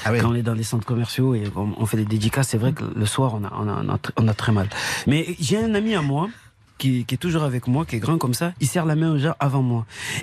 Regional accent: Marseille, Provence-Alpes-Côte d'Azur, France; En tant que Marseillais

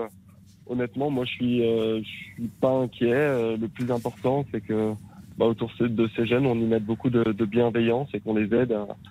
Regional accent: France; Quand on est français, et puis que finir, je sais pas, 5e mondial, ça suffit pas.

